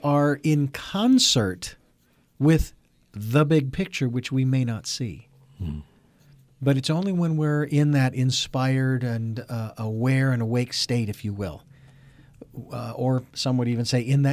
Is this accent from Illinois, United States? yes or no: no; Phoenix, Arizona, United States; now in West Coast, United States; I moved from my hometown in Phoenix to the West Coast